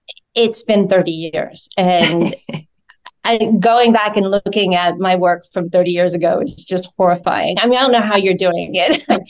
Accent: Georgia, United States; now in Los Angeles, United States; he's from Georgia and I'm from Georgia.

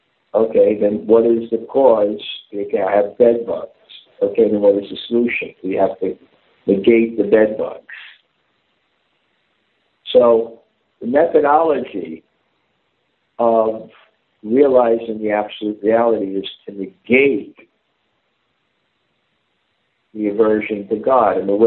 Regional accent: Tokyo, Japan; English is a second language; I'm from Tokyo.

